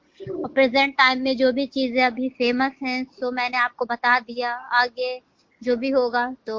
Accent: Banda, Uttar Pradesh, India; और मैं बांदा से हूँ।

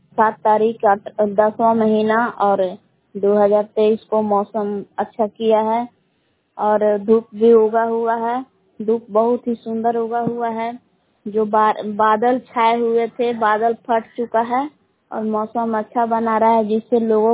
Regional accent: Bilaw, Bihar, India; ग्राम बिलाव जिला कैमूर भगवान की निवासी हूँ।

